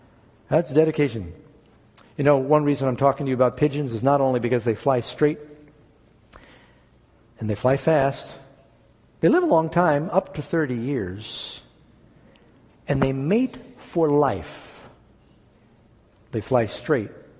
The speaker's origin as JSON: {"language": "English", "town": "New York City", "region": "New York", "country": "United States", "tie": "born or raised there", "said": "because I grew up in New York City where pigeons are like dust."}